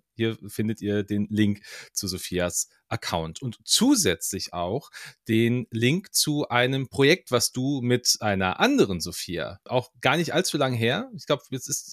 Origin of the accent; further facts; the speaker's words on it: Hesse, Germany; ich bin aber aus Mittelhessen, ja, das ist wir sind auch ganz besonders.